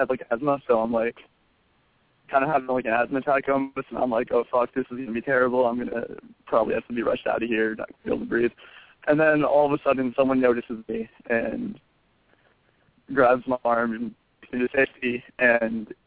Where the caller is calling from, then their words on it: Connecticut, United States; from Connecticut.